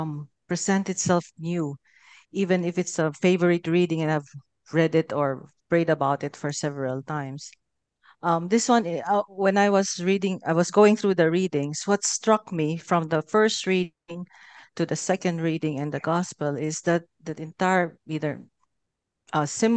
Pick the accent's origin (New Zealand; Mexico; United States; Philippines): New Zealand; I'm Kiwi Filipino